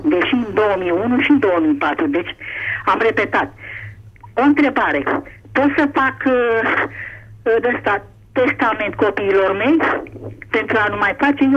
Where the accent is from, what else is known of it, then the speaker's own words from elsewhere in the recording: Bucharest, Romania; Sunt din Popeștilor din București